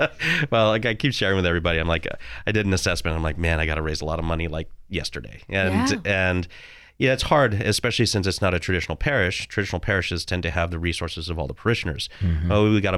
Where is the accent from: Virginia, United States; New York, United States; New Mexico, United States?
New Mexico, United States; The advantage of growing up in New Mexico is that New Mexico is a Catholic place.